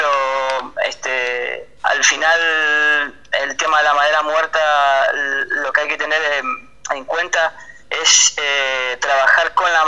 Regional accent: Argentina; now in Europe; Yo, viniendo de donde vengo, de Argentina, como te comentaba, sí.

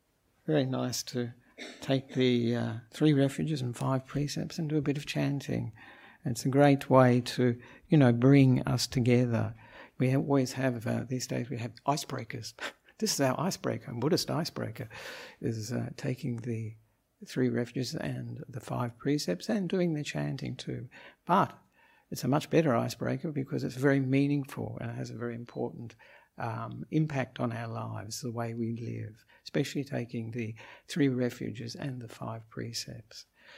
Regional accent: Australia; now in Sri Lanka; I'm an Australian monk

